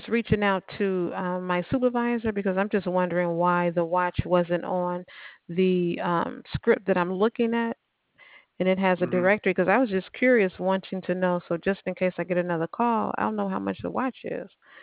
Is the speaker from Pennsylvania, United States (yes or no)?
no; Chicago, Illinois, United States; I'm from Chicago, so the snow that we did get here was nothing.